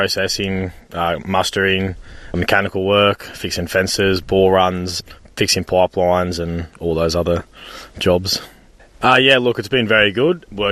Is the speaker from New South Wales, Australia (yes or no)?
yes; Orange, New South Wales, Australia; I'm from Orange, New South Wales. So I moved up here end of March, so roughly about 5 months now.